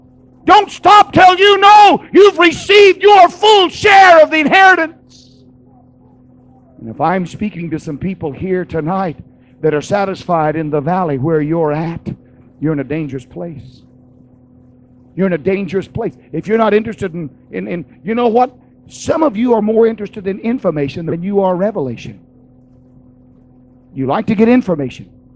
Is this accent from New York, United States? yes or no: no; Kansas, United States; I grew up in Kansas.